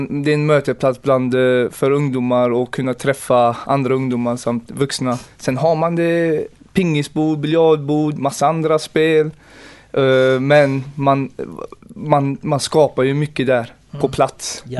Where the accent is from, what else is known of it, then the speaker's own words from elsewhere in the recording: Gothenburg, Västra Götaland County, Sweden; now in Partille, Sweden; och jag är född här i Sverige, i Göteborg. Jag är en riktig göteborgare. Jag är uppvuxen i Hammarkullen, som ligger i Angered.